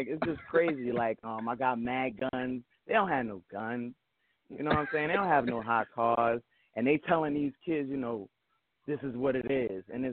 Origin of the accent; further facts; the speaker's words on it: Brooklyn, New York, United States; I'm from East New York, Brooklyn. And I've been writing since I was 10. And I'm going to be 40 next year.